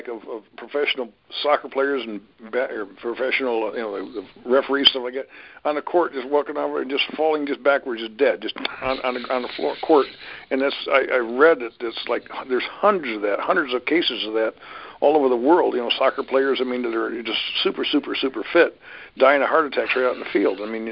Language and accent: English; Kalamazoo, Michigan, United States; I'm in Southwest Michigan, but … from Kalamazoo